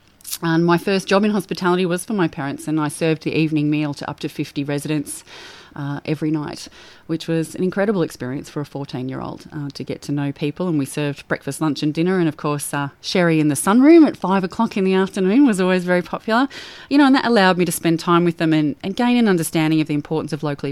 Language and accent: English; Melbourne, Victoria, Australia; moved away as an adult; although I was born and raised in Melbourne, big city, big smoggy city, I made the decision to move north over 23 years ago.